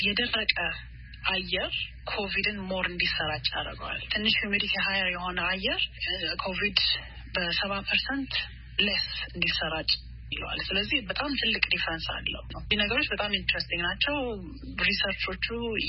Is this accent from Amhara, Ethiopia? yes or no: no; Addis Ababa, Ethiopia; also born or lived in Michigan, United States; now in United States; ልጅ ሆኜ አዲስ አበባ ነበርኩኝ። ያን ኮሚኒቲ ሄድ ነበረ። ከዛ ወደ ሚሽገን ሃይ ስኩል ገባሁና